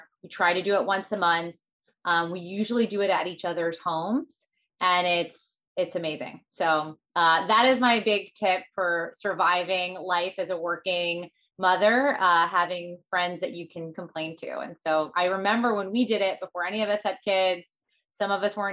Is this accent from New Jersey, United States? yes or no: yes; New Jersey, United States; So I grew up in New Jersey, was fully middle class.